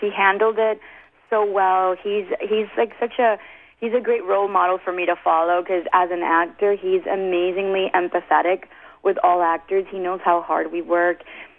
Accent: Queens, New York, United States; I'm from Queens.

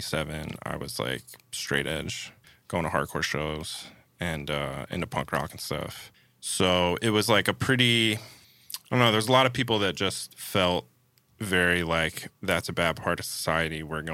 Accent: Baltimore, Maryland, United States; I think just growing up in Baltimore with the amount of like danger that's around

